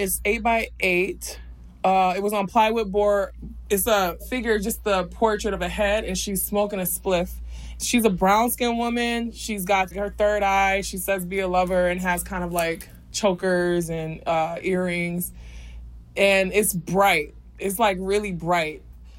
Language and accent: English; Detroit, Michigan, United States; When I was growing up in Detroit, there were areas that were completely devastated.